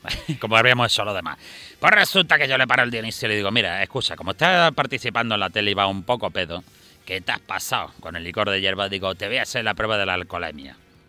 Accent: Estepona, Andalusia, Spain; now in Sweden; mi marido y yo somos de Estepona, pero nos fuimos, ¿sabes? Nos fuimos para allá con los suecos. Y, hombre, nos consideramos suecos por los años que llevamos

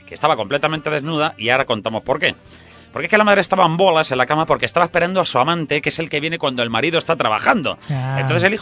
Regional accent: Asturias, Spain; No, no, yo no soy portugués, yo soy asturiano, estoy aquí bastante contento.

